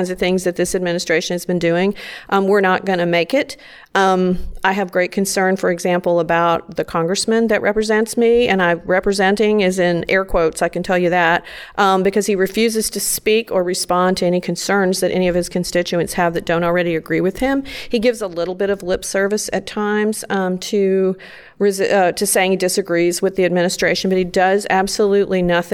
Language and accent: English; Texas, United States; now in Austin, United States; Well, I'm originally from North Texas, but I've lived in Austin for 33 years, so I guess I can claim Austin as my home at this point.